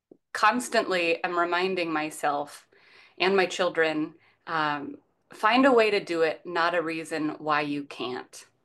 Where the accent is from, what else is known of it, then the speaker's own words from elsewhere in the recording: Indiana, United States; now in Northern Virginia, United States; I'm a transplant to Northern Virginia, as many people are. But I grew up in Northern Indiana. Oh, wow. In the middle of the fields, the cornfields, soybeans, all the things.